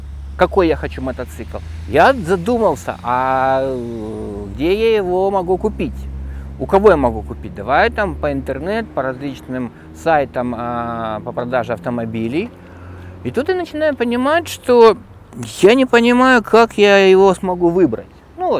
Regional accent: Kyiv, Ukraine; я киевлянин.

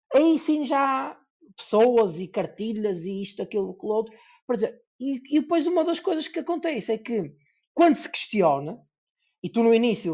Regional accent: North, Portugal; e eu sou do Norte e não há aqui provincianismos bacocos

